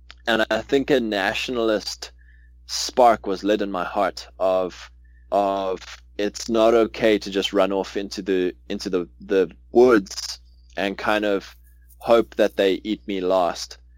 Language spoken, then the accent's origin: English; KwaZulu-Natal, South Africa; So I grew up in South Africa. I'm a eighth generation on my mom's side, probably a fourth generation Anglo.